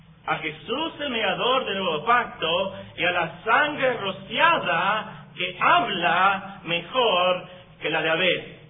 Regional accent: Mexico; como mexicanos, no tenemos algo de nuestra historia que nos hable acerca de la sangre rociada

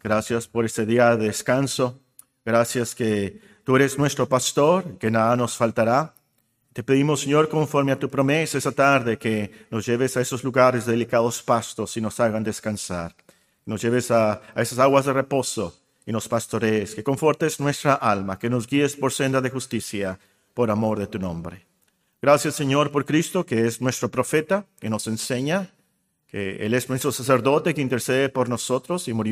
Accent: Mexico; pues no somos judíos, los mexicanos.

